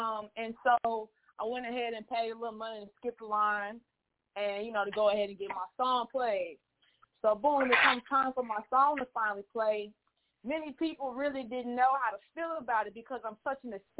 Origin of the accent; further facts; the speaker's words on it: Dallas, Texas, United States; I'm from Dallas, Texas. I'm an engineer, artist, performer, writer, all of the above.